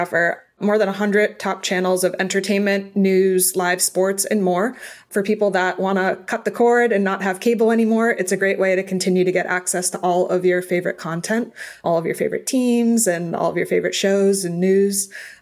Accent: Boston, Massachusetts, United States; I grew up in Boston. So we are all diehard sports fans there.

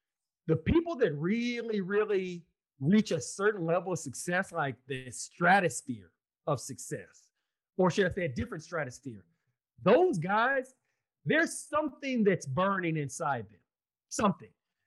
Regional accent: Austin, Texas, United States; UT, right where he's from, Austin, Texas, my hometown, they didn't recruit him.

